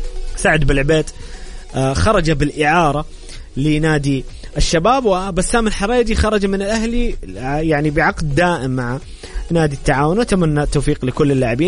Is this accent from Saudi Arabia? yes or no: yes; Saudi Arabia; والله مو عشان يعني انا سعودي